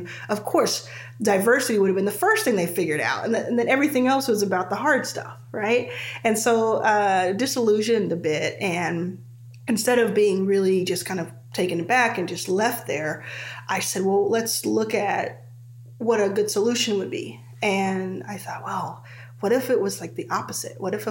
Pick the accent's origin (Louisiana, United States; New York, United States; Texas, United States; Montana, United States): Texas, United States; Dallas; born there; So, I was born in Dallas, Texas, about 40 years ago, about